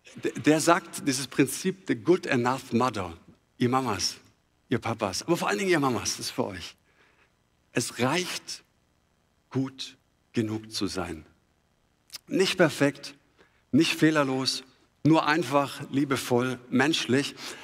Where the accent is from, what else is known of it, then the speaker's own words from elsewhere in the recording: Baden-Württemberg, Germany; ich bin ja auch nicht im Brennpunkt aufgewachsen und ich bin auch in der schwäbischen Kleinstadt auch groß geworden